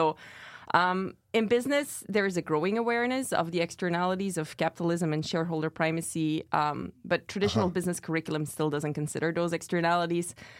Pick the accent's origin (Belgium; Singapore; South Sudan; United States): Belgium; I'm from Belgium, which historically has always been a more progressive socialist country.